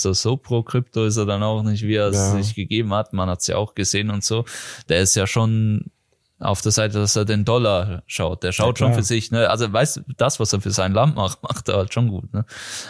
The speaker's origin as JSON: {"language": "German", "country": "Switzerland", "said": "wenn ich als Schweizer schaue"}